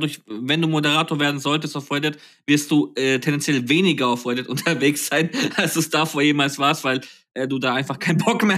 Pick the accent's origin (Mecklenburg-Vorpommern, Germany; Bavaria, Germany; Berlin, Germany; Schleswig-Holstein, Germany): Bavaria, Germany; Nuremberg; weil ich komme ja auch ursprünglich aus Nürnberg